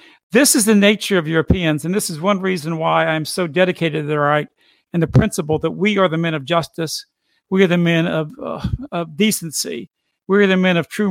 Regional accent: United States; I shouldn't be talking about Britain all the time. I'm an American.

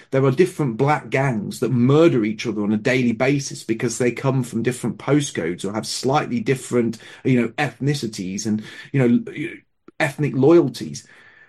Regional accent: United Kingdom; As a young man growing up in Britain, when England played Scotland, it was a big event.

